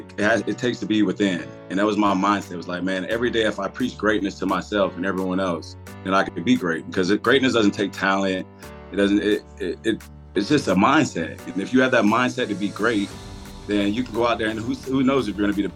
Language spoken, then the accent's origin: English; Lakeland, Florida, United States; So I grew up in Lakeland, Florida. It's a central Florida area. It's in between Tampa and Orlando. Kind of small town, not too big